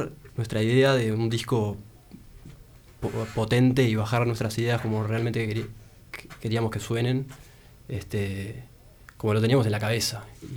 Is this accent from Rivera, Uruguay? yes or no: no; Solís, Maldonado, Uruguay; Yo soy de Solís